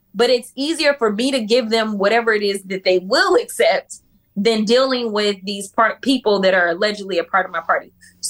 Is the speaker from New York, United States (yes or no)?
no; Texas, United States; especially being a Texan and a woman